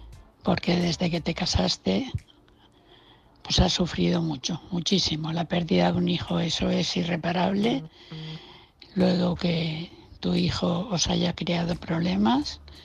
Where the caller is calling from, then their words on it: Valencia, Valencian Community, Spain; de Valencia.